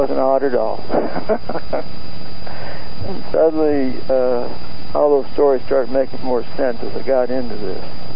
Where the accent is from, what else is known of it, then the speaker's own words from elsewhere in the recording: Kansas City, Missouri, United States; born there; My older brother was born over there, and I was born in Kansas City.